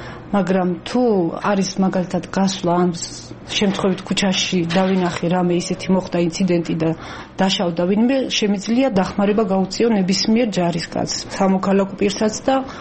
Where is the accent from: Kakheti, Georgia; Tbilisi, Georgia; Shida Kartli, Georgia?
Shida Kartli, Georgia; Ereti; მე თვითონ დაბადებული და გაზრდილი ვარ ერეთში, სოფელი ერეთი გაგებული გექნათ.